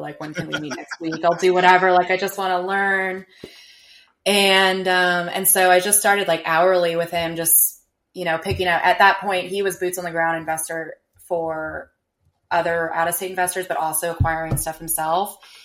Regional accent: Washington, United States; also born or lived in Los Angeles; I grew up here in Western Washington, outside Seattle, and then moved down to LA for college.

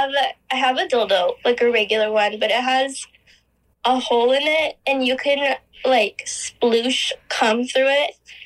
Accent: California, United States; I'm 29 and I'm from Southern California.

